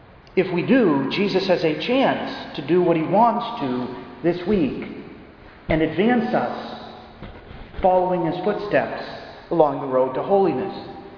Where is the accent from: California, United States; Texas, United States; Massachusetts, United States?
Massachusetts, United States; I'm a priest from Massachusetts.